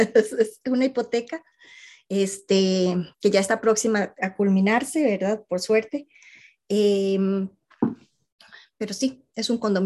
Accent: San José, Costa Rica; born there; de nacimiento 4 de junio del 1974 y nací en San José, Costa Rica.

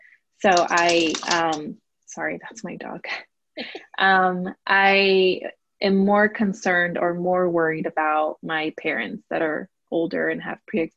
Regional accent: Los Angeles, California, United States; moved away as an adult; now in Gilbert, United States; I live in Gilbert, Arizona. It's hard to live here, actually. I grew up in Los Angeles, California. I didn't move out of LA till I was 23 years old

